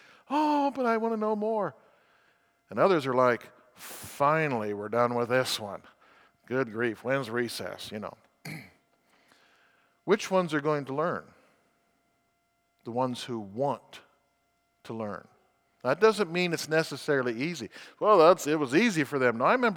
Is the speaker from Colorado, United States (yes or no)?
yes; Colorado, United States; I picture where I grew up in Colorado.